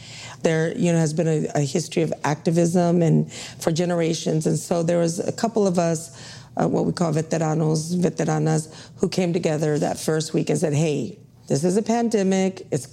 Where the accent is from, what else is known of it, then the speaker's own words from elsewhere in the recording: Houston, Texas, United States; born there; I was actually born in Houston. I'm from Texas originally.